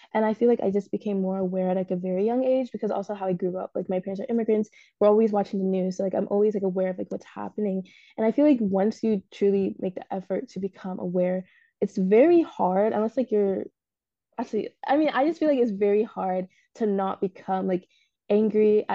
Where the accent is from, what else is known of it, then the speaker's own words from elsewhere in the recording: Ghana; because I am from Ghana. So like, you know, in Africa as a whole, sub-Saharan specifically